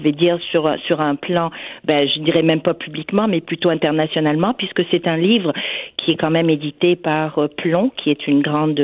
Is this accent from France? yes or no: no; Quebec, Canada; qui on est, nous, au Québec